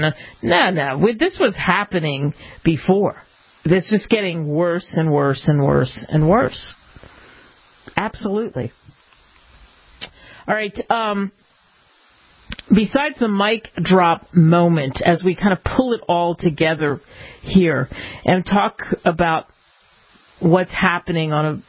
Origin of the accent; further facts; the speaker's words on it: New Jersey, United States; I am a big … fan, and of course I am because I grew up in New Jersey.